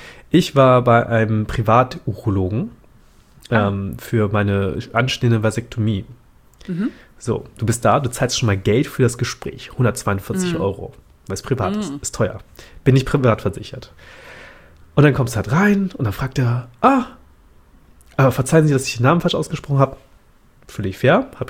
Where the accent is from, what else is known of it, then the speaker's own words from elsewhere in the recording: Vietnam; woher kommst du? Ich komme aus Vietnam.